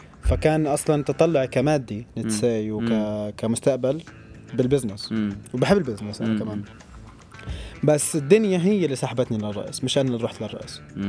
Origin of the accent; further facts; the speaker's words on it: Syria; من الأردن أنا سوري.